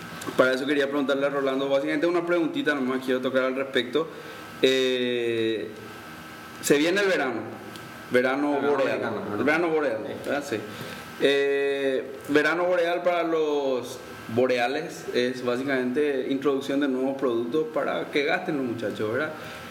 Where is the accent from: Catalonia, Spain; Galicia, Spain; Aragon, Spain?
Catalonia, Spain; yo soy catalán y no puedo pronunciar este apellido catalán